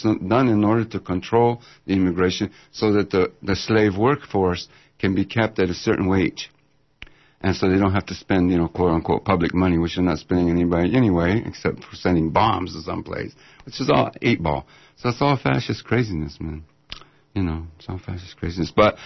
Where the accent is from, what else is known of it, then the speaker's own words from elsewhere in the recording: New Mexico, United States; because I grew up with all that insanity myself.